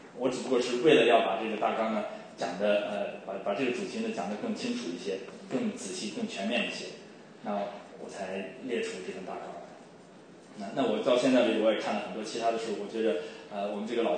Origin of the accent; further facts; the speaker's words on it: Xi'an, Shaanxi, China; moved away; 我们今天我去年回中国的时候西安那个地方，我老家人他们现在说老家现在夏天的天气叫桑拿天气。